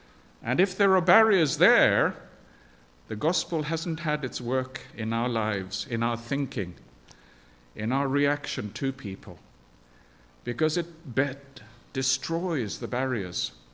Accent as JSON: {"language": "English", "country": "Zambia", "tie": "born or raised there", "said": "I grew up in Zambia, and at one stage, there was a division between"}